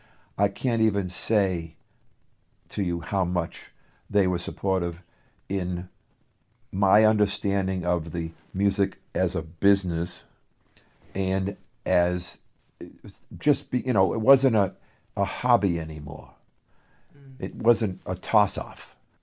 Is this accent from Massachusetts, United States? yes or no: yes; Worcester, Massachusetts, United States; I'm from Worcester. My family didn't own a car.